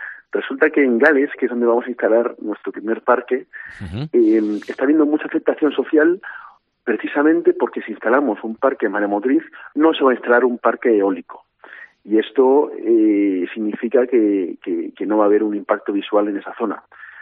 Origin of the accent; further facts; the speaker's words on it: Galicia, Spain; Primero, porque somos gallegos